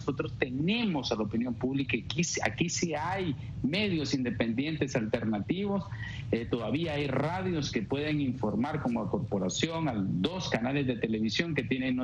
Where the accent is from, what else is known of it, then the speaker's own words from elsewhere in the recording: Nicaragua; Nosotros somos nicaragüenses, somos nicaragüenses y no tenemos por qué irnos del país.